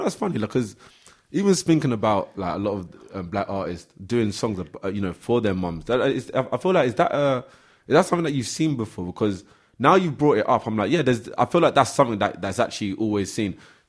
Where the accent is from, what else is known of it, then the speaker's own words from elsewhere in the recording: London, United Kingdom; as a young black teenager growing up in South London